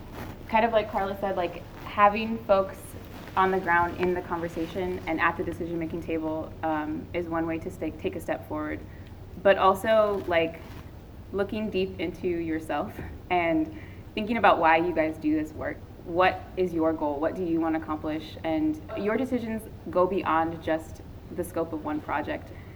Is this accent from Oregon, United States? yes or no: no; Oakland, California, United States; now in Cleveland, United States; I am originally from Oakland. Recently relocated to Cleveland, Ohio.